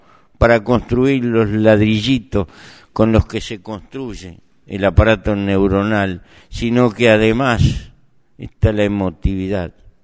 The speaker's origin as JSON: {"language": "Spanish", "country": "Uruguay", "said": "Y como uruguayo"}